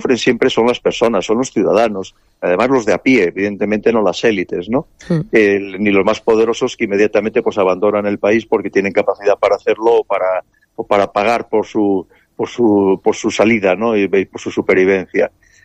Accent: Spain; sobre todo también como españoles nos debe preocupar por encima de todo los intereses de España

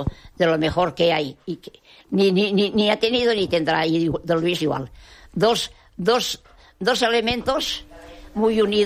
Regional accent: Valencian Community, Spain; Es valenciano, somos valencianos, sí.

